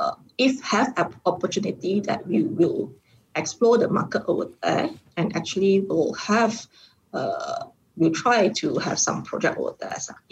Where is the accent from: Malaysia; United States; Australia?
Malaysia; English is a second language; as a Malaysian enter to overseas markets